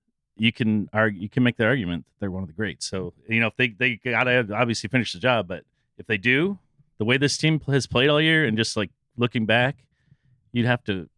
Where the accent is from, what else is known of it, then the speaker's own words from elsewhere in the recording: Chicago, Illinois, United States; I grew up in Chicago, so I know.